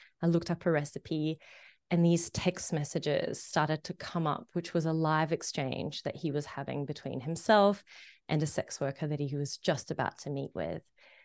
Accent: Egypt; I grew up in Egypt where, you know, women are more oppressed than in comparison to men.

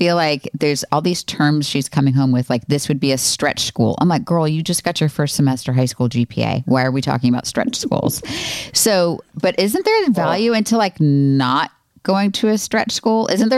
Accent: Florida, United States; And I grew up in Florida.

